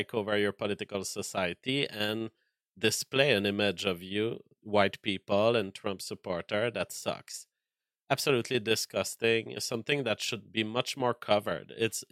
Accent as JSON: {"language": "English", "country": "United States", "said": "I'm an American, sir."}